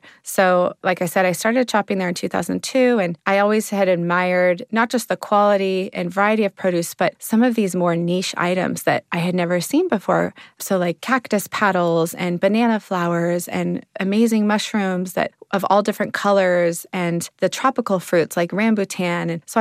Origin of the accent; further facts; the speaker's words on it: California, United States; moved away as an adult; now in Berkeley, United States; I'm from Sonoma County, which is about an hour north of Berkeley. And I moved here in 2002 to attend college at UC Berkeley.